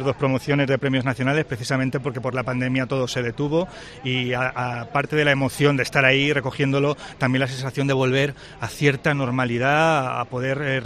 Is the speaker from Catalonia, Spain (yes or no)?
no; Vilches, Andalusia, Spain; yo soy vilcheño, soy de Jaén, porque siento que así le devuelvo algo a mi tierra